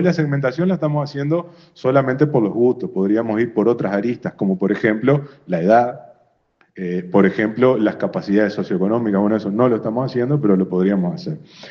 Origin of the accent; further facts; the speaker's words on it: Salta, Argentina; No se olvide, presidente, que yo soy salteño, lo he dicho más de una oportunidad acá.